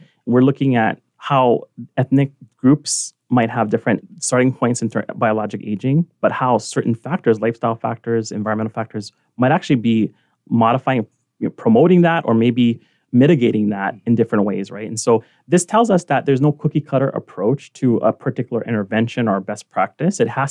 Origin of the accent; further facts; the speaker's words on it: Nanakuli, Hawaii, United States; Growing up in Nanakuli, right, like my grandmother treated patients from the community